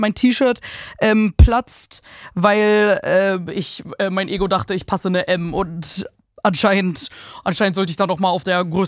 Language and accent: German; Hornburg, Lower Saxony, Germany; Genau, meine Jugend wurde geprägt. Leute, meine Jugend in Hornburg